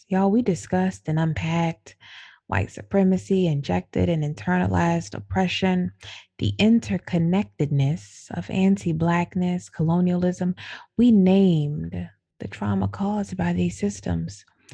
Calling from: Baltimore, Maryland, United States; Y'all, I'm tuning in from the Baltimore, Maryland area

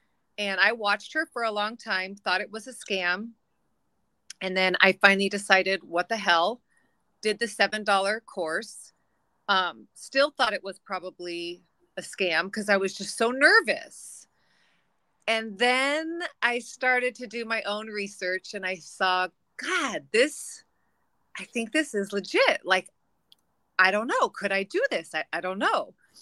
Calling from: California, United States; I live in Orange County, Southern California.

